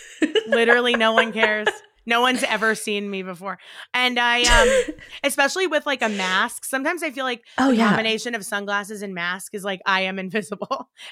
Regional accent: Ireland; I'm Irish. I'm not a celebrity. I'm just Irish.

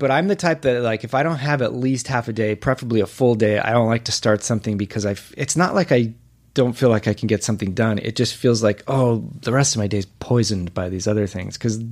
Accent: Whittier, California, United States; Whittier, California.

